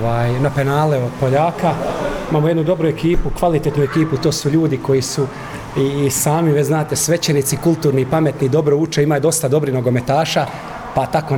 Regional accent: Orašje, Federation of Bosnia and Herzegovina, Bosnia & Herzegovina; inače sam jel rodom iz Orašja

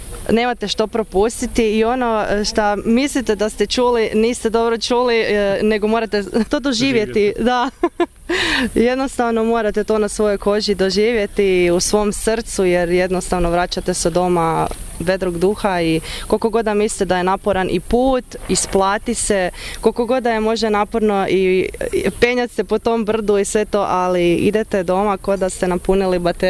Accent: Koprivnica, Koprivnica-Križevci County, Croatia; isto ja sam iz Koprivnice rodom.

